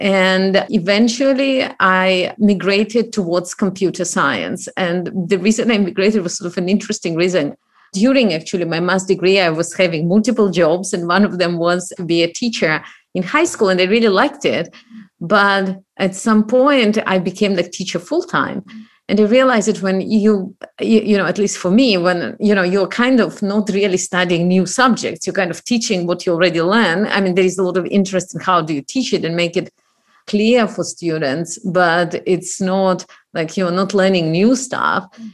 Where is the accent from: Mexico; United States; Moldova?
Moldova; English is a second language; now in Israel; my family moved to Israel. And then all of a sudden, you know, things again changed. And instead of being a Jew, I became Russian, even though I come from Moldavia.